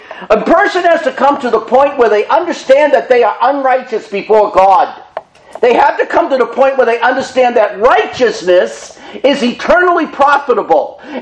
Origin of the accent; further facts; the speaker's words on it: Medford, Massachusetts, United States; I was down at Tufts Park. That's where we grew up in Medford, Mass. Tufts Park.